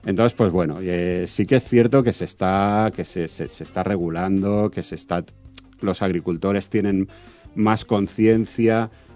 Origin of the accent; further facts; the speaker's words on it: Valencian Community, Spain; yo como valenciano y como muchos años que he trabajado aquí, en este parque